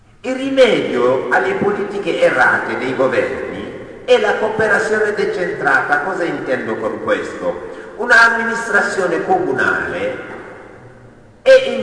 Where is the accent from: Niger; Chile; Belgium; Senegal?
Senegal; Io sono senegalese non per scelta.